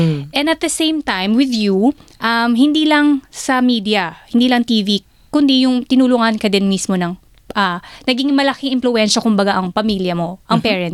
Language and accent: Tagalog; Davao City, Davao Region, Philippines; first language Cebuano; Tagalog is a second language; Kasi I grew up in Davao City, so Bisaya kami.